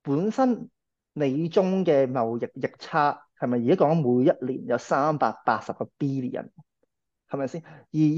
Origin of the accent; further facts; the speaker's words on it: Hong Kong; 我哋作為香港人嘅，我哋都深深體驗過一啲經歷啦，所以我其實可以喺美國裏邊去講